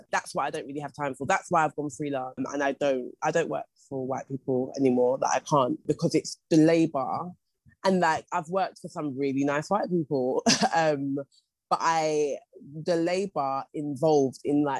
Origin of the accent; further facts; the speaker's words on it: South East England, United Kingdom; I'm from Surrey and I'm a middle-class white woman.